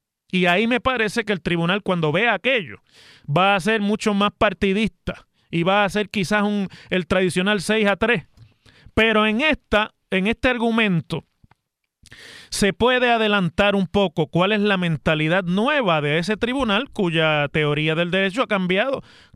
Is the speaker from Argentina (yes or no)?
no; Mayagüez, Puerto Rico; allá en mi ciudad de Mayagüez.